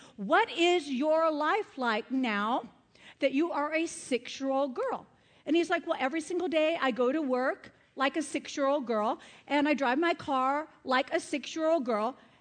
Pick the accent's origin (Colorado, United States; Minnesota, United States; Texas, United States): Colorado, United States; is that just because I'm from Colorado and people smoke pot there?